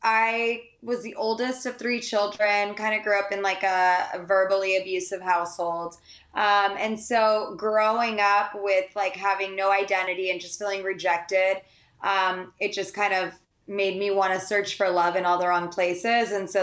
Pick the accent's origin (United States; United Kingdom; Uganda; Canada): United States; San Diego, California; I grew up in San Diego, and we were very close to the Tijuana border.